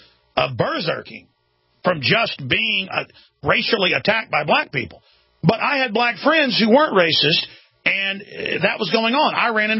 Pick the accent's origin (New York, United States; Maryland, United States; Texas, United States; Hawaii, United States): Texas, United States; Dallas; my growing up in Dallas was so epic, it just the average person won't believe it.